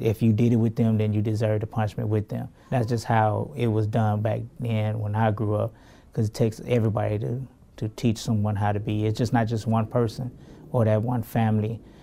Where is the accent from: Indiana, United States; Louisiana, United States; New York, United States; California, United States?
Indiana, United States; Gary; I was born and raised in Gary, Indiana. I grew up on the west side of town on Clinton Street.